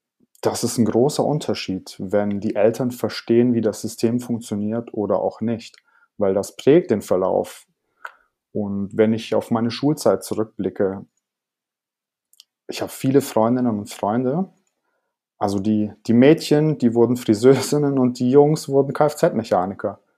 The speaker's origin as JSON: {"language": "German", "town": "Ulm", "region": "Baden-Württemberg", "country": "Germany", "tie": "born or raised there", "said": "Also genau, ich bin aufgewachsen in Ulm und wir haben ein ganz normales Leben geführt."}